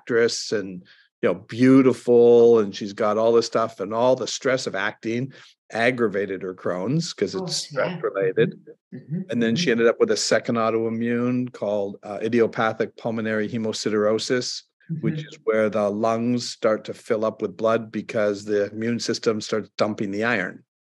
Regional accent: Canada; we're originally from Canada.

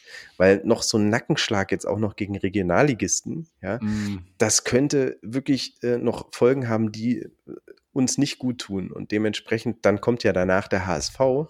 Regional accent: Jena, Thuringia, Germany; Und zwar bin ich Jenenser, das heißt, ich bin in Jena geboren und das ist meine Heimatstadt.

